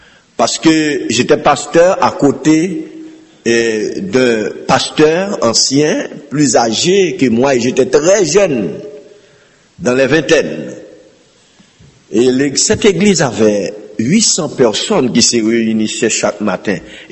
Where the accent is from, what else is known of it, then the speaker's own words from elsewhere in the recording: Haiti; Et chez nous en Haïti, tous les pasteurs aimeraient mener un ministère dans la capitale.